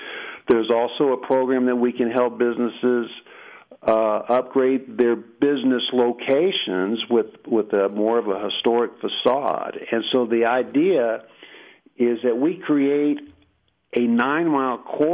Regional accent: Isleta, Texas, United States; growing up in Isleta

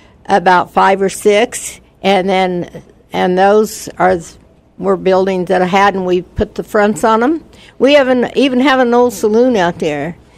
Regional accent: Colorado, United States; Well, I'm really a country girl, born and raised in Colorado.

